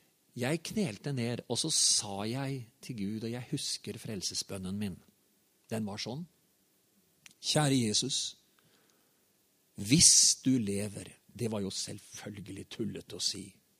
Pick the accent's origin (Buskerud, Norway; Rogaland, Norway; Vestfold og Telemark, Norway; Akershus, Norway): Vestfold og Telemark, Norway; Herøya; Og jeg sitter i ei stue hjemme på Herøya.